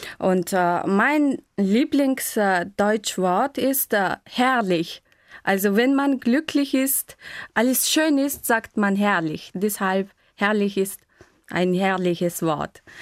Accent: Mongolia; German is a second language; ich komme aus der Mongolei und ich bin im Jahr 1983 geboren und ich arbeite in der drittgrößten Stadt von der Mongolei als Deutschlehrerin seit 4 Jahren.

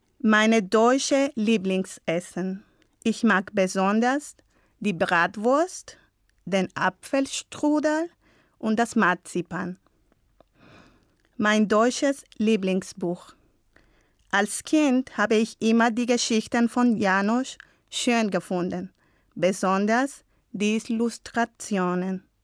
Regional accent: Barranquilla, Atlántico, Colombia; German is a second language; Ich komme aus Barranquilla, Kolumbien und ich bin im Jahr 1981 geboren.

